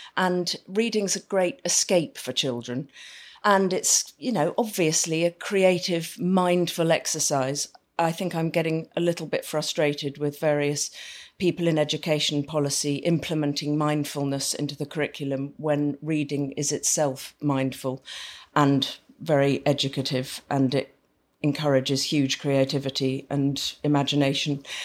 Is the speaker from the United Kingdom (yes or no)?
yes; London, United Kingdom; I grew up in Primrose Hill before it got very, very trendy, when it was still quite lentil eating and hemp wearing. It was a very cozy place to grow up.